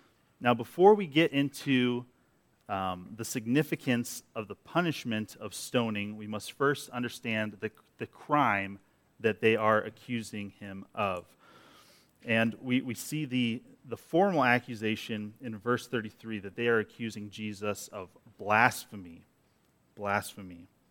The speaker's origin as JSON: {"language": "English", "country": "United States", "said": "I'm an American, okay? I like my due process."}